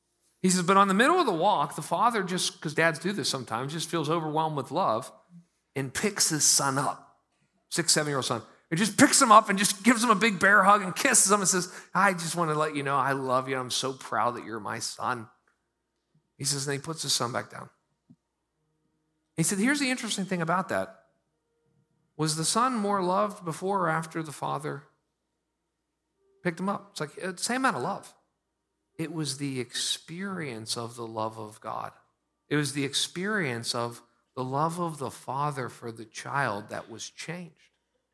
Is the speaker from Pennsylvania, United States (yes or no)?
yes; Pittsburgh, Pennsylvania, United States; I'm from Pittsburgh.